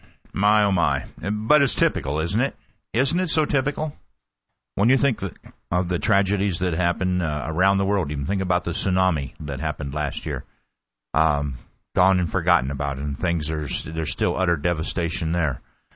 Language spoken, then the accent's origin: English; Midwest, United States; I'm from the Midwest. And where does all the grain go from the Midwest?